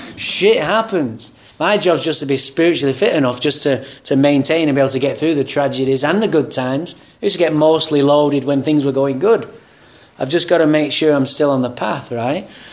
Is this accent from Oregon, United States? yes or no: no; Santa Barbara, California, United States; I said, yeah, I'm from Santa Barbara.